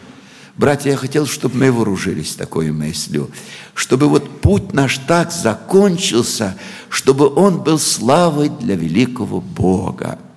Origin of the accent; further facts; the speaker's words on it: Ukraine; Я сам украинец, очень люблю Украину, свой народ